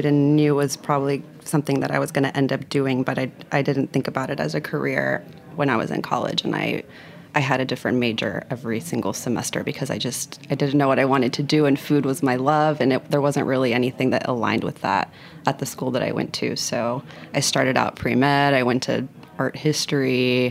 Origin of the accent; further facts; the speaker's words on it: Florida, United States; And I grew up in Central Florida, which, to be frank, was a little bit of a culinary wasteland when I was younger.